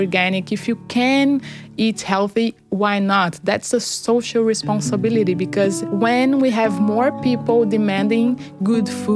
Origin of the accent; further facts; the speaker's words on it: Brazil; I'm from Brazil.